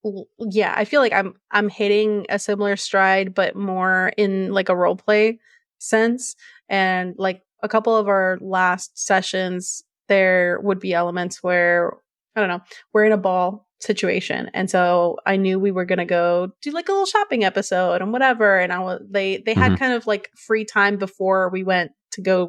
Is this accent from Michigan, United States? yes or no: no; The Woodlands, Texas, United States; Because I'll tell people I'm from the Woodlands, and unless you're like from here, you have no idea what that means or where that is. It's Houston.